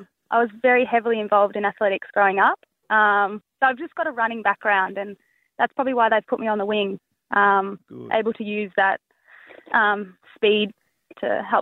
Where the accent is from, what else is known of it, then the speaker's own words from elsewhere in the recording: Ballarat, Victoria, Australia; Yeah, that slipped out. But yes, I my whole family's from Ballarat, so in Ballarat.